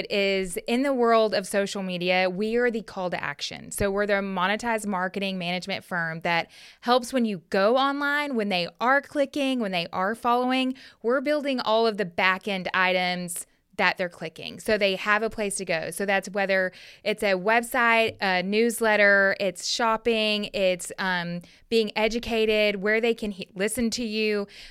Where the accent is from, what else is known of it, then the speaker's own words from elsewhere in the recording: Arlington, Texas, United States; born there; also born or lived in Kansas, United States; So I grew up, I was born in Arlington, Texas. And everybody asks me where I'm from. I'm like, I'm from here. I don't know why I sound like this. I just do. I moved to Kansas